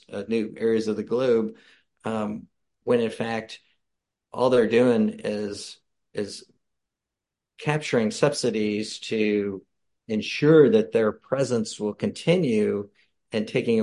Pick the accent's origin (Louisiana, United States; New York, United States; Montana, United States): Louisiana, United States; I was always really fascinated by the Mississippi River and its mythology growing up in Louisiana. And I honestly wanted to come home and visit.